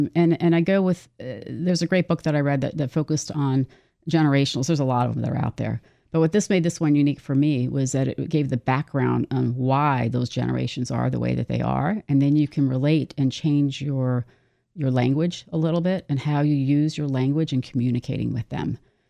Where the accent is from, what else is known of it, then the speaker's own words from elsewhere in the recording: Maryland, United States; I grew up in Montgomery County. I went to Wooten High School. So, you know, I was raised in a very middle-class area